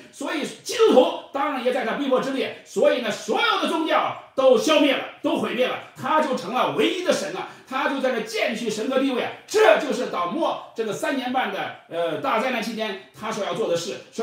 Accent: China; 就像我们中国人呢、啊、有一个中国梦一样

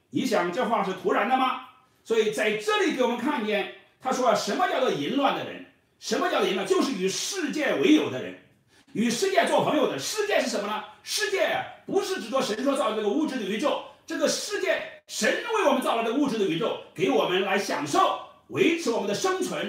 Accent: China; 就像我们中国人呢、啊、有一个中国梦一样

